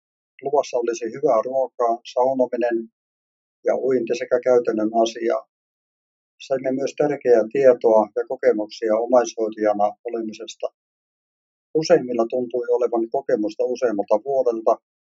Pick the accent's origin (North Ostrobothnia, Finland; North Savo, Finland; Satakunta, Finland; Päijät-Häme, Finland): North Ostrobothnia, Finland; Oulu; olen syntynyt Oulussa vuonna 1946 ja olen kahden lapsen isä ja kolmen lapsen vaari. Kävin koulun ja armeijan Oulussa.